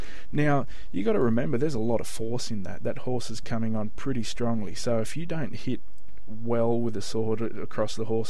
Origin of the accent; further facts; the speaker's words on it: Australia; I actually got very, very busy with engagements here in my home country of Australia, and figured I need to look after this clientele base here in my own country.